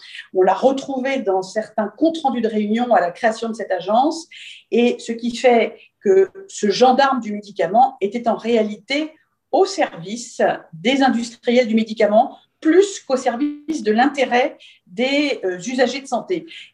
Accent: Brest, Brittany, France; le fait que je venais de Brest, c'est-à-dire que je représente un praticien hospitalier de province

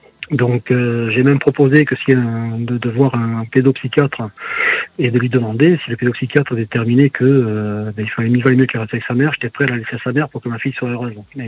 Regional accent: Toulouse, Occitanie, France; Non, je suis un pur Toulousain, donc j'aime bien le contact

